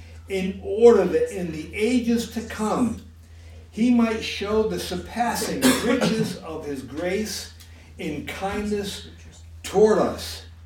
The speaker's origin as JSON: {"language": "English", "region": "Massachusetts", "country": "United States", "tie": "born there", "said": "I'm born in Massachusetts. I'm just an American far, far, far away from Israel."}